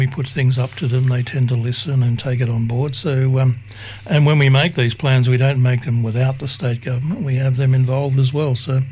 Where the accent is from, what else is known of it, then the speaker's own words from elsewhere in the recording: Blacktown, New South Wales, Australia; since I was a little fella growing up in Blacktown, transport in Western Sydney was always below the level we needed.